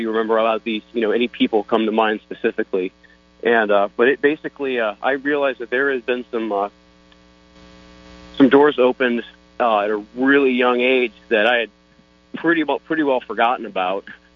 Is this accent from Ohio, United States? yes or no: yes; Ohio, United States; I grew up in Ohio, and I'm actually back there.